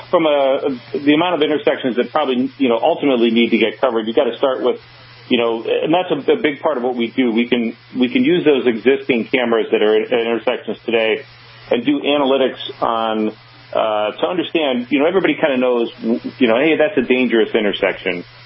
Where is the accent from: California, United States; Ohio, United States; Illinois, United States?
Ohio, United States; now in North Carolina, United States; I was born and raised in Ohio, lived there for a long time, and then just, the way traffic patterns and signals and that in North Carolina are significantly different than what they are in Ohio.